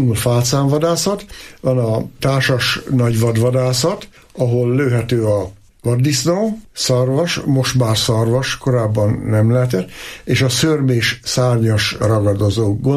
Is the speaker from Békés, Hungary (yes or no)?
no; Répáshuta, Borsod-Abaúj-Zemplén, Hungary; Ott nőttem fel, ott rúgtuk a hegyoldalba a labdát, rongylabdát még, és kertek között, a fűvön, ha kellett reggeltől estig.